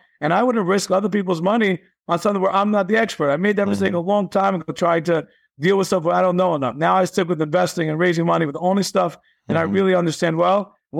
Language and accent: English; New York, United States; listen, I'm from New York. I grew up in New York.